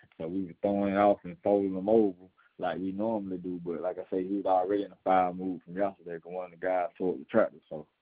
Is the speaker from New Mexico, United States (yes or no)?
no; Union Springs, Alabama, United States; That's the two cities on there that have associations with me, but Union Springs is my hometown.